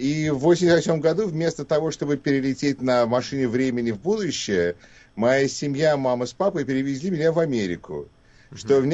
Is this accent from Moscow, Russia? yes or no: yes; Moscow, Russia; А, я родился и вырос на Патриарших прудах в Москве.